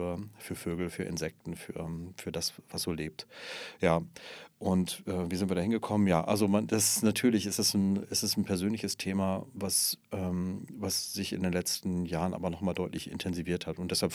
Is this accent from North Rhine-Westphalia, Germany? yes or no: yes; North Rhine-Westphalia, Germany; Ja, ich komme aus Westfalen